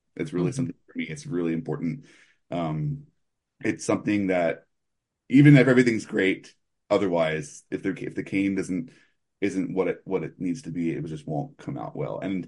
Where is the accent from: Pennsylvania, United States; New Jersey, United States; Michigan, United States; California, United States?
New Jersey, United States; I grew up in outside Philly, and I grew up in a town called Collins, New Jersey, which is happens to be where John Simer's shop is.